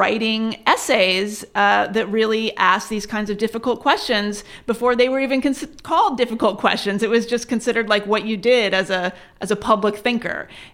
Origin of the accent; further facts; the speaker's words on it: New Jersey, United States; also born or lived in Palo Alto / Austin, Texas; And I grew up, my father, he was kind of in academia for a while. So we lived in Austin, Texas, till I was about 9. And then we moved to suburban New Jersey.